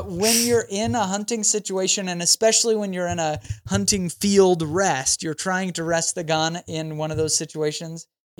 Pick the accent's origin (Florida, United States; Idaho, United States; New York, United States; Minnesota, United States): Idaho, United States; now in St. George, United States; I live in southern Utah now. I'm from Idaho, but I live in southern Utah now.